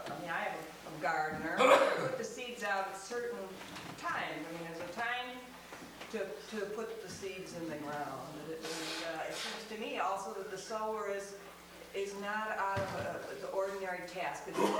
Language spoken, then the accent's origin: English; Minnesota, United States; I'm from Minnesota on a trip out here.